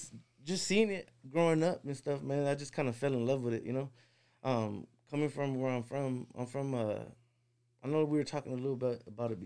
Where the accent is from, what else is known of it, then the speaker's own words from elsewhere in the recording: San Pedro, California, United States; like, yeah, I'm from L.A., you know? But if someone else knows the whole program and all that, like, I'm from San Pedro, California.